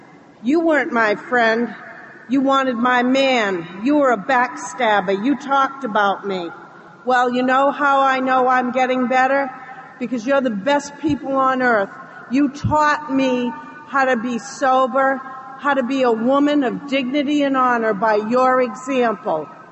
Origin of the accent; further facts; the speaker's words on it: Rhode Island, United States; I'm a gratefully recovering alcoholic. I'm from Rhode Island.